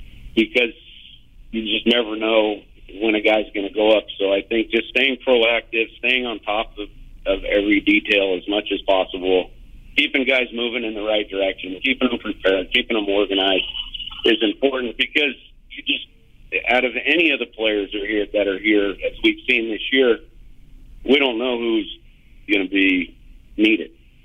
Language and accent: English; San Diego, California, United States; I grew up in San Diego.